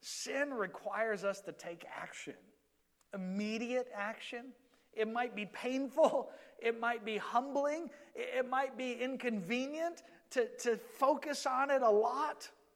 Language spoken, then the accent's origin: English; Georgia, United States; I grew up in Georgia, and in our property where our house was, I think it was about 1.5 acres worth of property.